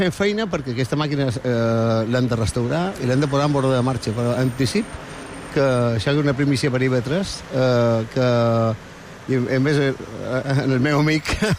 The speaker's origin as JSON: {"language": "Catalan", "region": "Balearic Islands", "country": "Spain", "said": "nosaltres som mallorquins"}